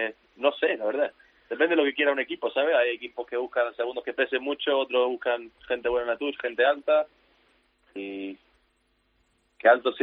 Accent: Benalmádena, Andalusia, Spain; also born or lived in London, England; Nací en Londres y me mudé ahí a un pueblo que se llama Almádena, en Málaga

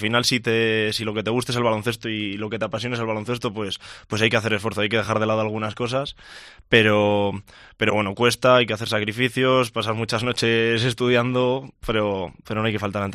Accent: Burgos, Castile and León, Spain; yo soy burgalés, quería volver a mi casa

